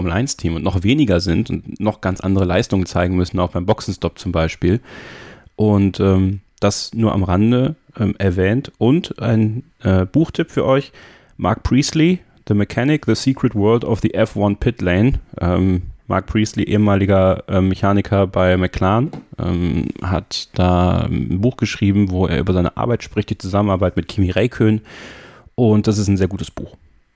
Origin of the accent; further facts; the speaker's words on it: St. Vith, Wallonia, Belgium; born there; Bin ja in St. Fürth geboren, das ist ungefähr in der Nähe von Spa-Francorchamps.